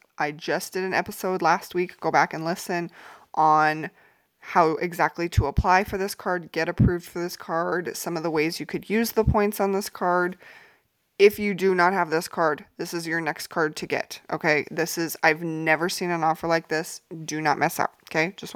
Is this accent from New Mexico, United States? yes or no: yes; New Mexico, United States; I live here in the U.S. I'm from New Mexico, if you don't know.